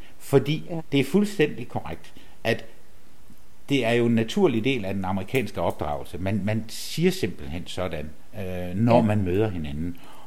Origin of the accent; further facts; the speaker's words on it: Pindstrup, Central Denmark Region, Denmark; born there; Men jeg er jo altså en jysk bundetamp, når alt kommer til alt. Jeg er født i Pindstrup, lige midt på Djursland, ikke?